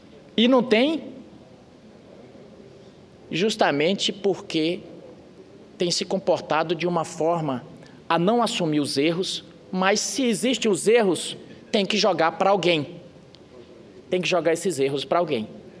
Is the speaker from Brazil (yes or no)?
yes; Northeast Region, Brazil; e eu como nordestino